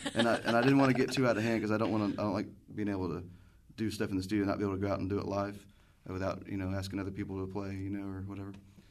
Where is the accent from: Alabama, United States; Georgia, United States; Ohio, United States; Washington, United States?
Ohio, United States; Miamisburg; Well, I grew up in Miamisburg, and I ended up moving back into the house that I grew up